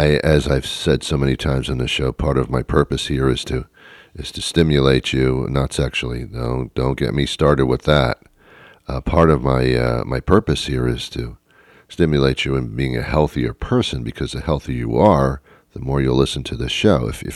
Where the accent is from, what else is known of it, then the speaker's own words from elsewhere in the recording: the South, United States; And we get in a truck and we go get some bacon because we're from the South.